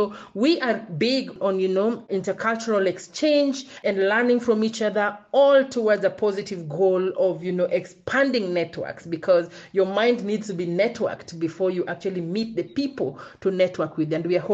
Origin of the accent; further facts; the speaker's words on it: Kenya; what happens in Kenya when I say hello and not look at you straight in the face, for instance, as a Kenyan, it doesn't mean that I'm rude.